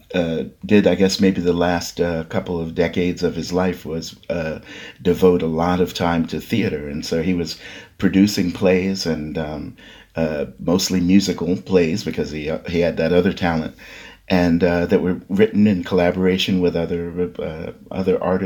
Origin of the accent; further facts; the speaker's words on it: Queens, New York, United States; also born or lived in Brooklyn; I was born in Brooklyn, but I grew up mostly in Queens, in Laurelton, which is kind of a small, the last part of Queens before you hit Long Island.